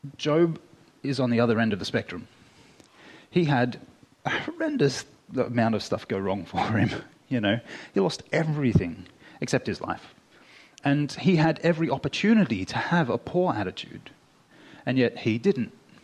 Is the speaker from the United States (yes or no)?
no; Australia; accent: Australian; please excuse me if I'm moving quickly and my Australian accent kind of blows things a bit for you.